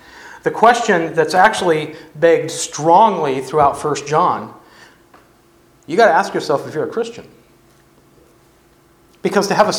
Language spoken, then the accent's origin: English; United States; I call the shots. I think I'm correct. I'm an American.